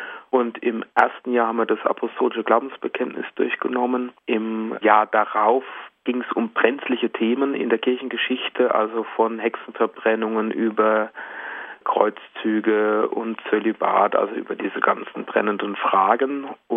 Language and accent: German; Aschaffenburg, Bavaria, Germany; Also ich habe mittlere Reife gemacht in Aschaffenburg, wo ich herkomme, und bin dann nach Bamberg gegangen.